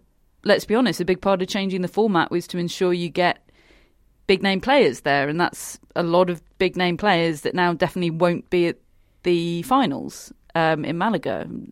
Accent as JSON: {"language": "English", "country": "United Kingdom", "said": "as a British person"}